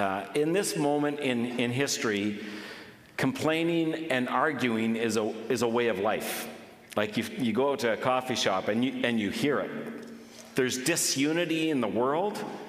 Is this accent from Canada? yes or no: yes; Canada; And we're like, we're from the West Coast.